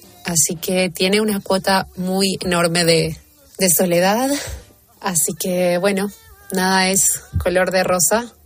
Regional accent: Argentina; now in Madrid, Spain; soy argentina y vivo en Madrid

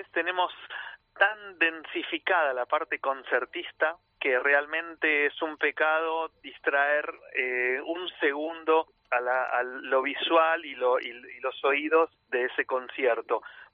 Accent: Argentina; yo ya no lo pienso como un argentino, yo pienso que el tango como un ciudadano del mundo

